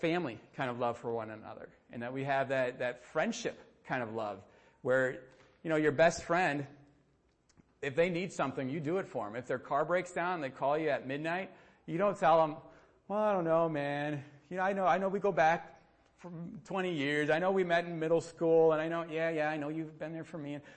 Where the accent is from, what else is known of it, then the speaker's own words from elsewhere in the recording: United States; Being an American, I butcher languages.